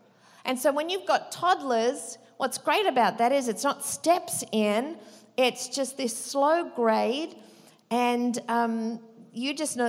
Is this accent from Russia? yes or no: no; Australia; now in United States; It's so funny. I'm way more American now than I am Australian.